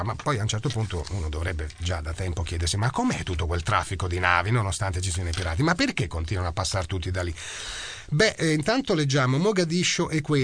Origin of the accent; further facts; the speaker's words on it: Rome, Lazio, Italy; born there; Sono nata a Roma da genitori somali.